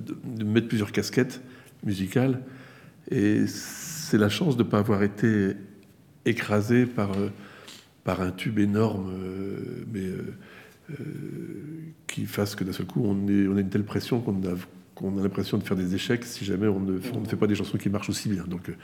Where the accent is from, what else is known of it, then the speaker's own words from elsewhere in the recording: Paris, Île-de-France, France; born there; je suis né à Paris